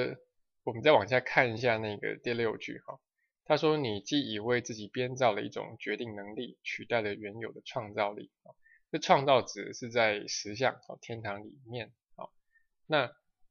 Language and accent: Chinese; China; 就像我们中国人讲的，一言不合就吵了起来